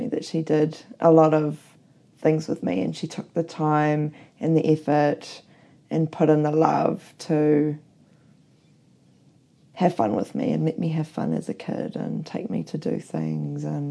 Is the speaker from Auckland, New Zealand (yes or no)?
yes; Auckland, New Zealand; also born or lived in Hamilton; I was born in Auckland. We lived there until I was 14, and me, my mother, and my grandmother, we all moved down to Hamilton.